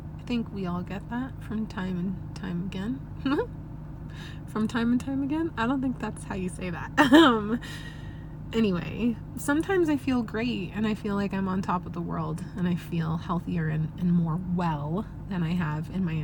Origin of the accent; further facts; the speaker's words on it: Canada; I'm Canadian. I can handle a bit of chilly weather.